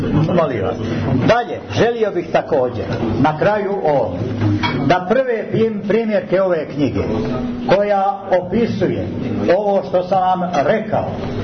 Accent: Banjani, Nikšić Municipality, Montenegro; nije običaj kod nas u Banjane da čovjek citira šta mu je žena rekla

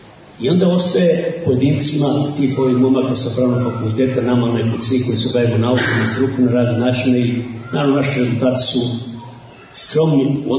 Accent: Croatia; born there; Ja sam iz Hrvatske rodom

